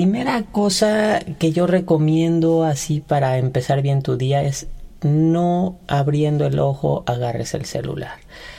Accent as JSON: {"language": "Spanish", "town": "Ixtapan de la Sal", "region": "State of Mexico", "country": "Mexico", "tie": "born or raised there", "said": "los hacen en mi pueblo, Ixtapan de la Sal, Estado de México, perdón."}